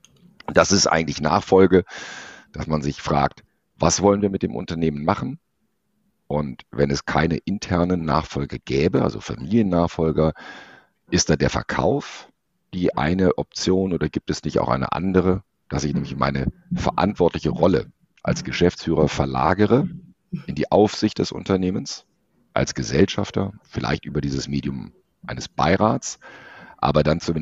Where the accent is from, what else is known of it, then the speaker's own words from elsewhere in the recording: Düsseldorf, North Rhine-Westphalia, Germany; also born or lived in Munich / Berlin; Geboren in München, groß geworden am Ortsrand von Düsseldorf, habe mein Herz an diese Stadt verloren und bin nach Wanderjahren, nach Bundeswehr, Studium in Berlin und in Berufsjahren in München auch wieder hier angelandet. Heute mit Familie am Ortsrand Düsseldorfs